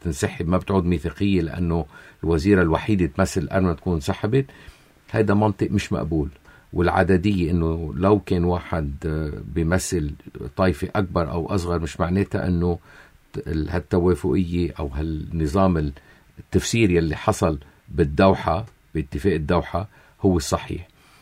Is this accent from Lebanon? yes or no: yes; Lebanon; نحن كلبنانيين